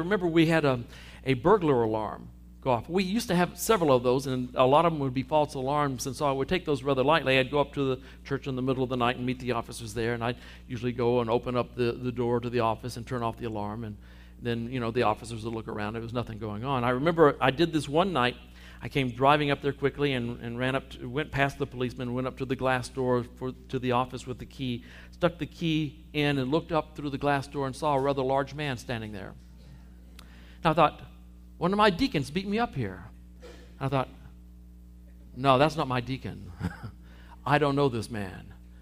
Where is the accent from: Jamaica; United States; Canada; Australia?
United States; Texas; I'm sorry, I didn't grow up in West Virginia. I don't like camping. I grew up in Texas.